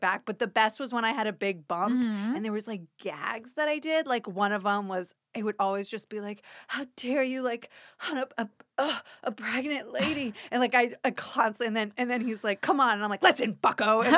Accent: Tampa, Florida, United States; I'm from Tampa, Florida.

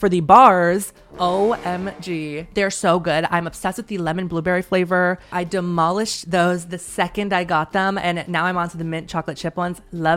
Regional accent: Austin, Texas, United States; Then again, I am from Austin, Texas. That's the liberal city in all of Texas

